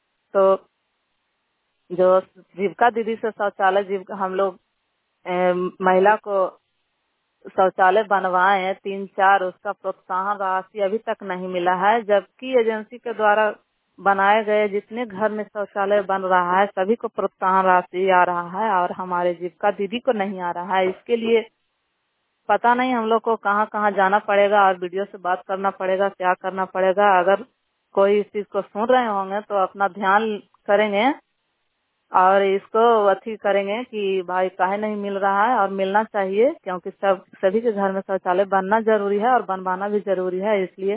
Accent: Bihar, India; ग्राम सैयद निवासी हूँ, अमन जीविका संस्था समूह के अध्यक्ष हूँ, गांधी जीविका ग्राम संगठन के सदस्य हूँ, ब्लॉक नगर नौसा और जिला नालंदा के निवासी हूँ।

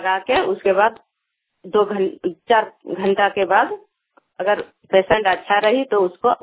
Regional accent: Kurwa, India; मैं कुरवा की रहने वाली हूँ। मेरा पंचायत बहरावांग पड़ रहा है।

